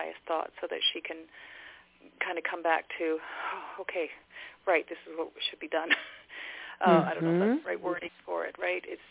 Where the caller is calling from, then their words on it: Vancouver, British Columbia, Canada; Mom, from Canada, from Vancouver area in BC.